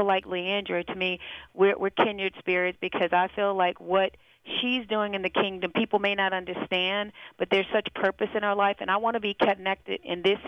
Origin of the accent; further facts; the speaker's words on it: Charlotte, North Carolina, United States; I'm a hometown girl, so I grew up in Charlotte